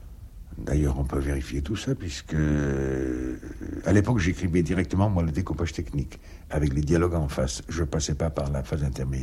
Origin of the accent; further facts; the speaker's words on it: Lunel, Occitanie, France; born there; Alors moi, je suis né à Lunel.